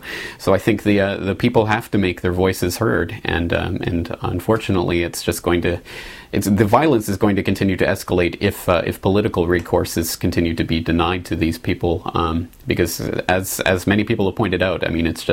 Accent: Canada; myself being a Canadian

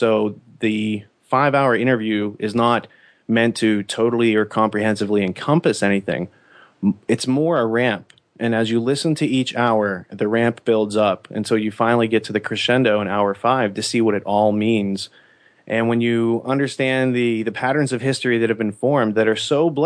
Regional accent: Pennsylvania, United States; I'm from Western Pennsylvania.

